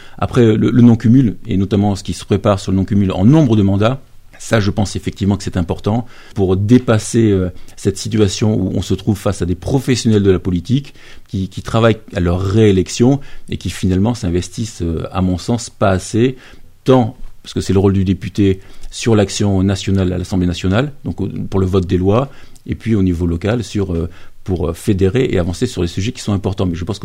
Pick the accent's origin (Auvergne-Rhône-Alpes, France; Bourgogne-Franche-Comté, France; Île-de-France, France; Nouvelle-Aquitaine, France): Nouvelle-Aquitaine, France; moved away; Je suis originaire de Gironde et je suis arrivé dans l'Isère il y a une vingtaine d'années.